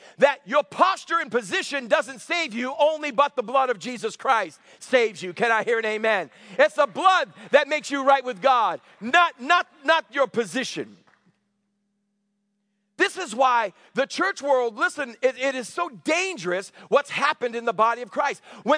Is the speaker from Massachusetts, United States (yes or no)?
yes; Massachusetts, United States; Well, I'm a Catholic. I'm from Massachusetts. The French Canadians, amen.